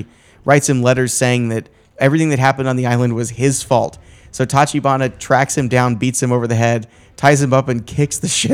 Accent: United States; I don't do meters. I'm an American.

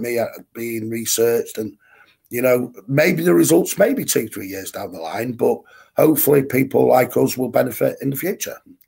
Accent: Manchester, North West England, United Kingdom; I'm from Manchester.

